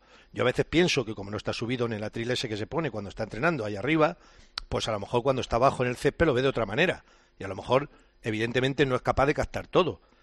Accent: Spain; Yo soy español. Es que yo quiero a mi país.

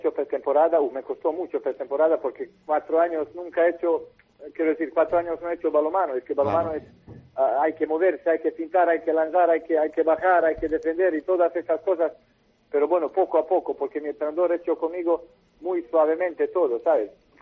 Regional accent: Montenegro; Spanish is a second language; moved away as an adult; also born or lived in Spain; cuando salí de Montenegro, primera casa siempre porque tuve mi primer equipo de Cangas. Y luego, después de 2 años, me pasé a Valladolid.

